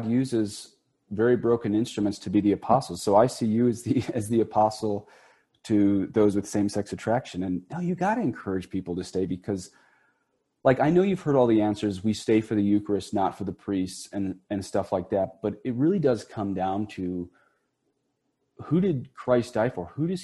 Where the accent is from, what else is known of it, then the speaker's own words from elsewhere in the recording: Ireland; That's I'm Irish. I'm Irish Catholic, so I'm allowed.